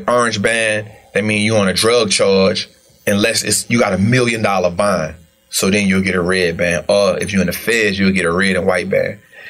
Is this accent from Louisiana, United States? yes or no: yes; New Orleans, Louisiana, United States; So, just born and raised in New Orleans. Saw my moms get shot when I was kind of like 9.